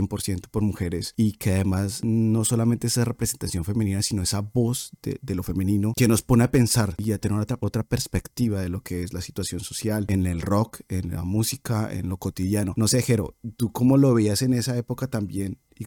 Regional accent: Medellín, Antioquia, Colombia; nosotros, Jero y yo, somos más de Medellín.

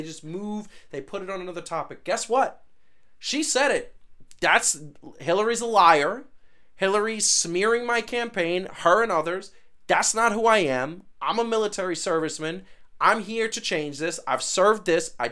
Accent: Brooklyn, New York, United States; also born or lived in Queens, United States; I come from Brooklyn and Queens

